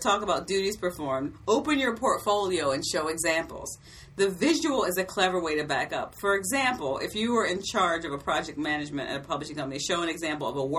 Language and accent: English; Maryland, United States; I'm from Maryland, people.